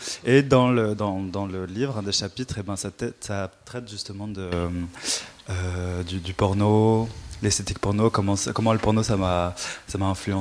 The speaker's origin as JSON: {"language": "French", "town": "Brussels", "region": "Brussels-Capital Region", "country": "Belgium", "said": "je suis bruxellois"}